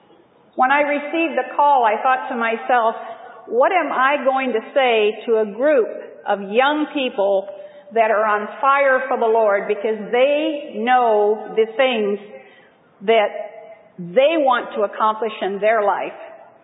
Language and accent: English; Copper Mountain, Colorado, United States; Now, I am from Copper Mountain, Colorado